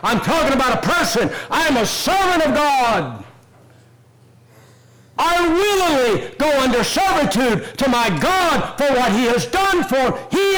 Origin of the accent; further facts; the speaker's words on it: United States; I'm an American.